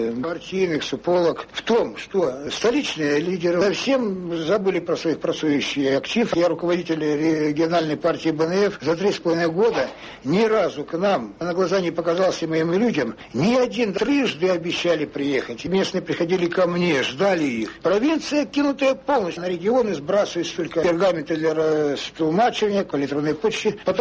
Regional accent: Soligorsk, Minsk Region, Belarus; из Солигорска.

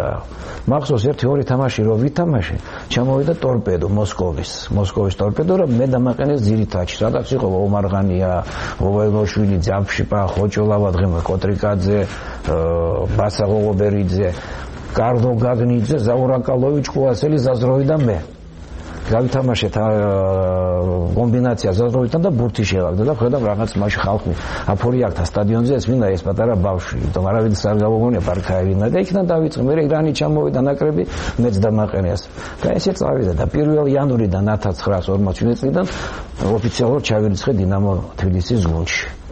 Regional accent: Gagra, Abkhazia, Georgia; დავიბადე გაგრაში და ბავშვობიდან ჩვენ მქონდა ზღვა და სტადიონი.

